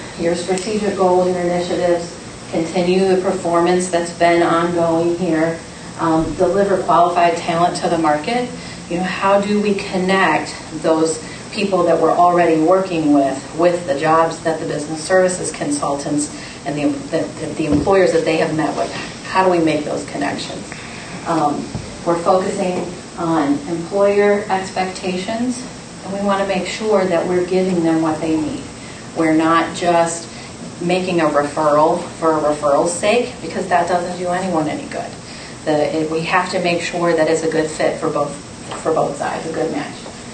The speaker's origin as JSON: {"language": "English", "region": "North Carolina", "country": "United States", "lives_now": "Lexington, United States", "said": "I came from North Carolina, so I am brand new to the Bluegrass and currently a Lexington resident."}